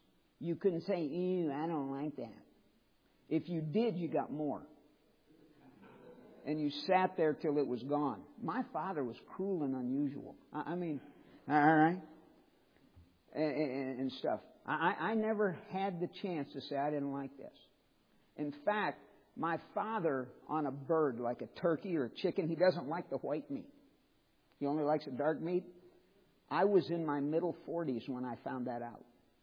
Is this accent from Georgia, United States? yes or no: no; St. Louis, Missouri, United States; Now, I grew up in St. Louis. That's about the size of the metropolitan St. Louis area.